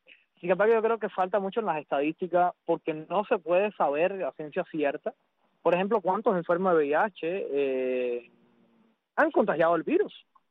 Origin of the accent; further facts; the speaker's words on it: Cuba; now in Netherlands; esa fue una de las razones por las cuales yo salí de Cuba